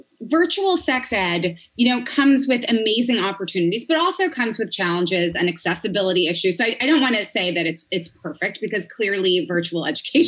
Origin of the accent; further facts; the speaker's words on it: New York, United States; In Long Island.